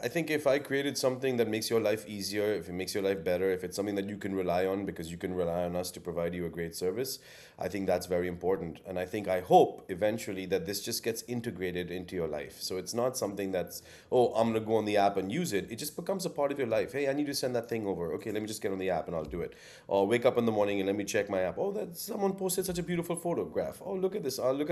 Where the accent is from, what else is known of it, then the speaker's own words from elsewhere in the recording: Delhi, India; now in United States; Raj is a kid from Delhi. I was a kid from Delhi. I don't think I spoke much differently than I speak now.